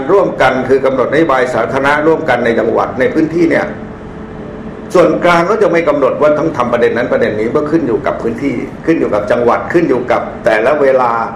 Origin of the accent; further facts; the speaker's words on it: Lopburi, Thailand; ผมเองก็โตมาแถวๆภาคกลางนี่เองผมโตที่ลพบุรี